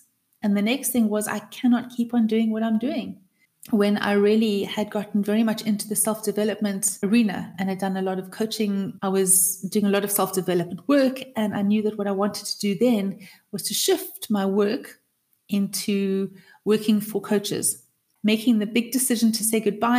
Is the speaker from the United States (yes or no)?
no; South Africa; I'm from South Africa, and I just love hearing and speaking to people that are from all over the world as well.